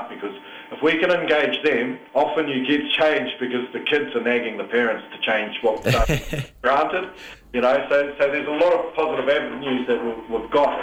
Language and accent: English; Waikato, New Zealand; Where I come from the Waikato River area, we've got our local school.